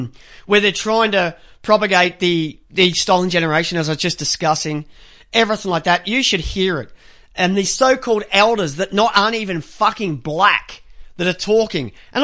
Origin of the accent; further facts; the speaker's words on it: Ireland; Even though I'm Irish, that's why I tan so easily. It's because I'm so white.